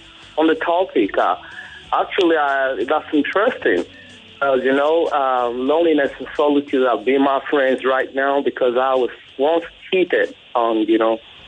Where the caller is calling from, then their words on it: Ikorodu, Lagos, Nigeria; I'm calling from Ikorodu.